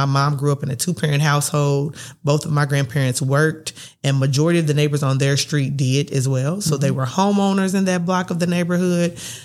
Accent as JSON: {"language": "English", "country": "United States", "tie": "born or raised there", "said": "So I grew up in Hallville. My grandmother lived directly across the street from Christomore House my entire life."}